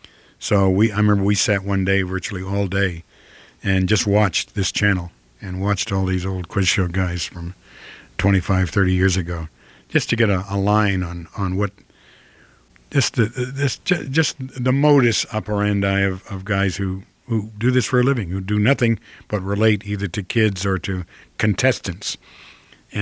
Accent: Midwest, United States; accent: Midwestern; But I am from the Midwest.

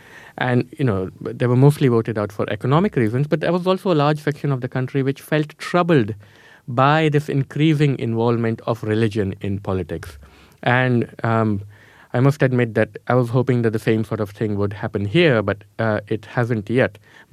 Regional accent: India; when I was growing up in India, you know, we'd all sing patriotic songs, and this was in the schools and the playgrounds

